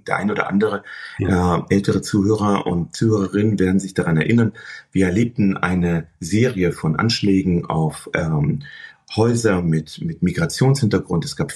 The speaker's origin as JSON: {"language": "German", "region": "Hamburg", "country": "Germany", "said": "Ich bin Hamburger, es ist meine Heimat. Ich wollte es nicht verlassen."}